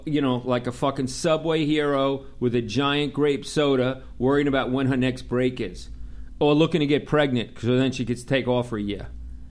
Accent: Long Island, New York, United States; So here I was at 21 years old standing in the subway. I'm from Long Island.

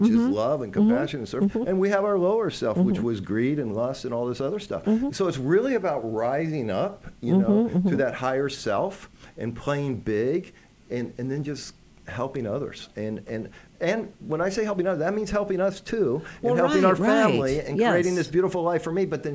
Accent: Midwest, United States; when I grew up in the Midwest, you move into a new house, everybody brings you cake and cookies.

